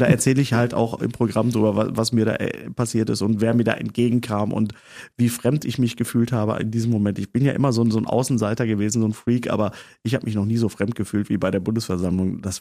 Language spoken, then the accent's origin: German; Bochum, North Rhine-Westphalia, Germany; da, wo das Opelwerk war in Bochum, da wo ich auch aufgewachsen bin in dem Viertel